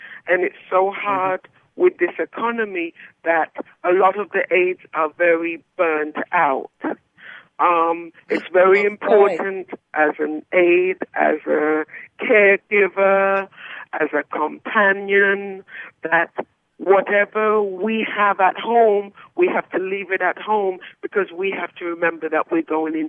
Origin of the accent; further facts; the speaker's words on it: England, United Kingdom; I'm from England. I was born in England, and my parents are from Jamaica.